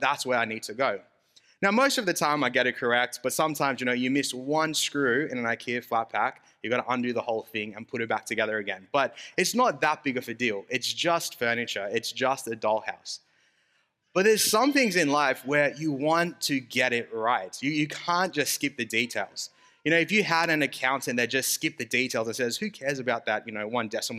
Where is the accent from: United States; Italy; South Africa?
South Africa; I'm from South Africa.